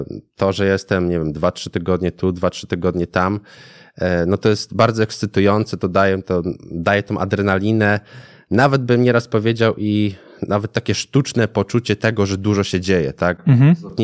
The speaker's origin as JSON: {"language": "Polish", "town": "Lębork", "region": "Pomeranian Voivodeship", "country": "Poland", "said": "Ja pochodzę z Lęborka, takiego miasta na Pomorzu."}